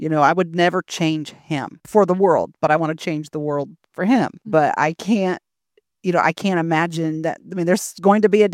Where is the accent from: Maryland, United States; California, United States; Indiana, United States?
Indiana, United States; Well, I am from Indiana. I'll be turning 50 in August